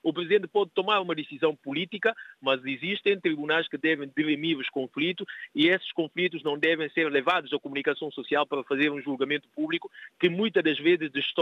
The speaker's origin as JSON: {"language": "Portuguese", "country": "Guinea-Bissau", "said": "enquanto guineense, enquanto político"}